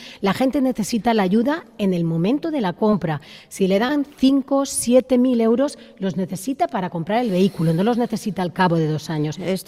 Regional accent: Spain; otro tema que yo siendo española me parece como muy importante

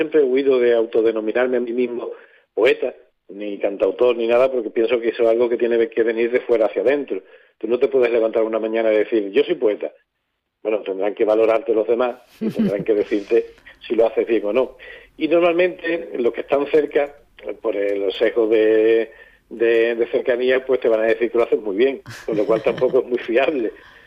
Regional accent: Galicia, Spain; accent: Galician; acento gallego y en el colegio pues a los niños eso no les gustaba

